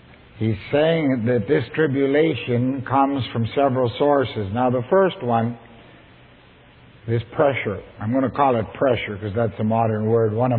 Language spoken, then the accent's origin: English; Northern Canada, Canada; I was raised in the Canadian North